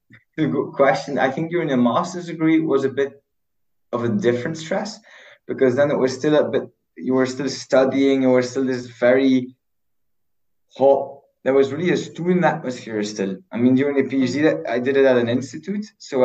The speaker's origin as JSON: {"language": "English", "country": "Belgium", "second_language": "English", "moved": "as an adult", "lives_now": "Switzerland", "said": "I'm originally from Belgium."}